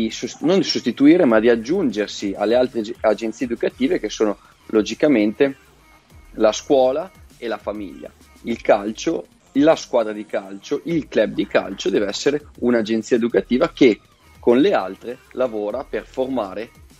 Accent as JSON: {"language": "Italian", "town": "Novara", "region": "Piedmont", "country": "Italy", "lives_now": "Como, Italy", "said": "perché poi io adesso sono a Como, vengo da Novara, Novara"}